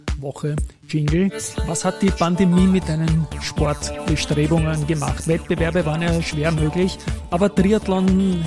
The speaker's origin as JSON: {"language": "German", "region": "Vienna", "country": "Austria", "said": "ich darf dir als Wiener das Feedback geben"}